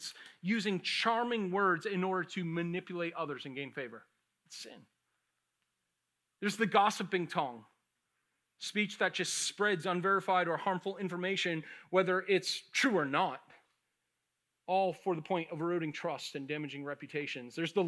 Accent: Boston, Massachusetts, United States; I grew up in Boston. I was a city boy.

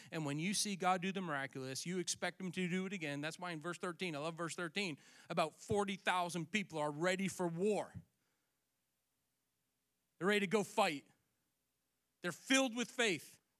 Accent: Boston, Massachusetts, United States; moved away as an adult; also born or lived in Triad, North Carolina; So many of you know I'm originally from Boston. Our whole married life, Miriam and I, we've lived here in the Triad.

